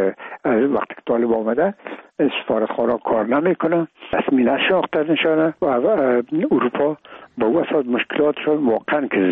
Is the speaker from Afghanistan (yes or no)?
yes; Afghanistan; moved away; من و بسیاریشان در این افغانستان تورد نشدن، در یک مملکت کشور دیگه بودن و میگم ما افغان هستیم